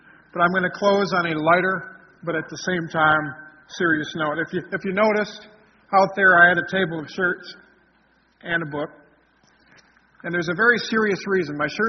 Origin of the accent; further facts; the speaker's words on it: Michigan, United States; In my home state of Michigan, they've outlawed dove hunting.